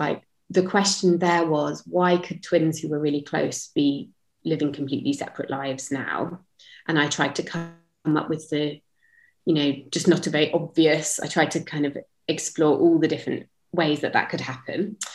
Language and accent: English; United Kingdom; now in Amsterdam, Netherlands; I'm British but live in Amsterdam